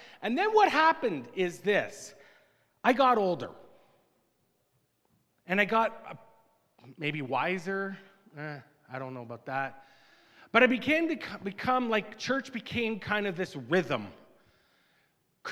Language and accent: English; Oshawa, Ontario, Canada; My dad was a pastor in a town called Oshawa, Ontario, where I grew up in Ontario.